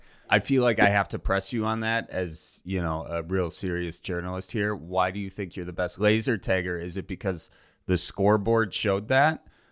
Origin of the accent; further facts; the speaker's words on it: Wisconsin, United States; We're actually from Wisconsin. So mm-hmm. I gave him like a Wisconsin accent and everything.